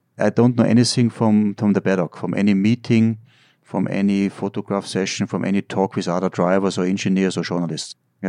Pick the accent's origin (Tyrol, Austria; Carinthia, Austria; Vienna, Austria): Tyrol, Austria; Kufstein; English is a second language; The next day they told me, I said … I'm 12 years old, I'm from Kufstein in Tirol.